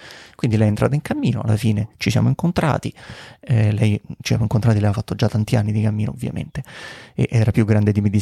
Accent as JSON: {"language": "Italian", "town": "Rome", "region": "Lazio", "country": "Italy", "said": "Io prima ero il guidatore tipico romano, non so se si sente, sono romano."}